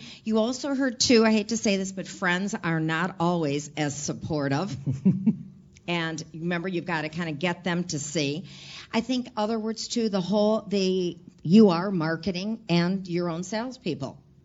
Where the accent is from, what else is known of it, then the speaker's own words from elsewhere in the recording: Michigan, United States; I was a very proud person when I said to him, I'm originally from Michigan, and I said I was Troop 810 in Girl Scouts